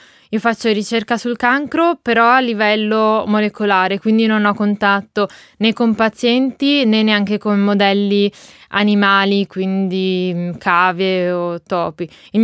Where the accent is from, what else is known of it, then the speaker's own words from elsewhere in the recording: Genoa, Liguria, Italy; Io sono di Genova, mi sono laureata all'Università degli Studi di Genova e poi ho fatto un dottorato a Genova e negli Stati Uniti.